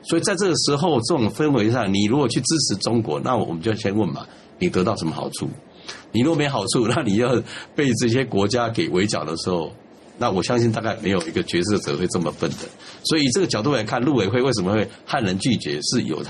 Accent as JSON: {"language": "Chinese", "country": "Taiwan", "said": "为什么外交部要发给我们这些台商啊，台胞要用说我是从台湾来的"}